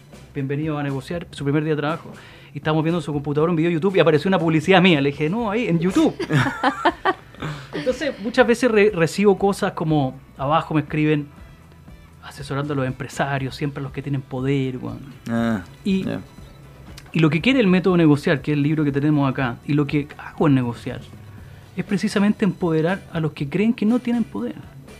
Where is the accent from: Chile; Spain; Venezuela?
Chile; San Bernardo, Santiago Metropolitan; yo nací en San Bernardo, viví toda mi vida en San Bernardo